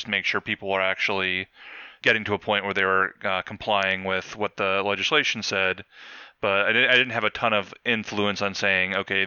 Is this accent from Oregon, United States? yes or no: no; Columbus, Ohio, United States; yeah, so I'm originally from Columbus, Ohio.